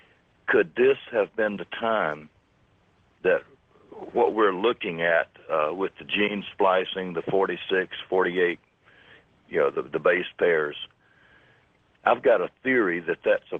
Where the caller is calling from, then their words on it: Riverdale, Georgia, United States; I'm calling from Riverdale, Georgia, just south of Atlanta, 640 GST.